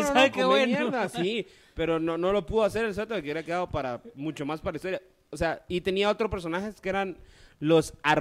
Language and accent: Spanish; Guatemala; Sí, yo soy de Guatemala. A mí Guatemala me encanta